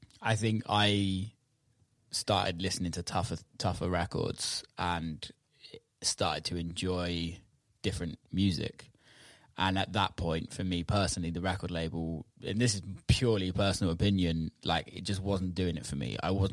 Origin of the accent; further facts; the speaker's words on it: United Kingdom; I had an amazing career in America, but then couldn't even get a show in my hometown in the UK.